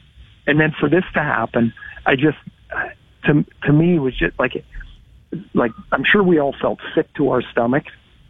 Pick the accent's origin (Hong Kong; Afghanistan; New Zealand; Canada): Canada; Trail, British Columbia; I grew up in Trail. We'd play a playoff game, and there's 3,000 people in the building. There's only 7,000 people in the town.